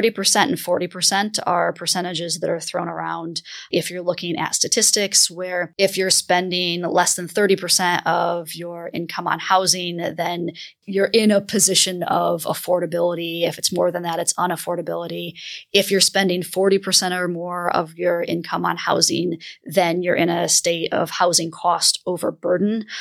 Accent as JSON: {"language": "English", "country": "United States", "said": "I'm from the United States, and in the US, this narrative is particularly prevalent"}